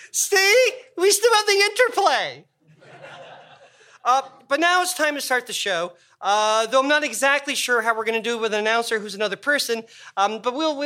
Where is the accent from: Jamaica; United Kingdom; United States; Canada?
Canada; Toronto, Ontario; I grew up in Toronto